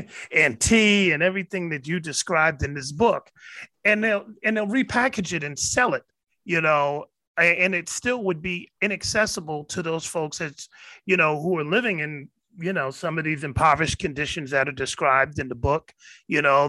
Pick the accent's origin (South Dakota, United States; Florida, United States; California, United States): California, United States; Oakland; we're from Oakland.